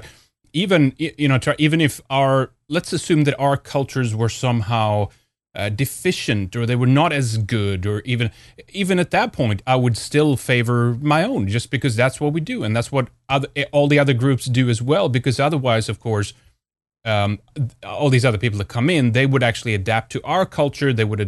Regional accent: Sweden; when I was young growing up in Sweden

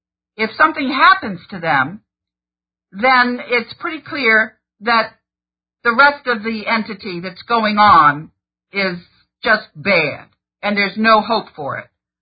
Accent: United States; One of the things about me is that I'm American, but I speak Dutch and I studied economics at the University of Amsterdam.

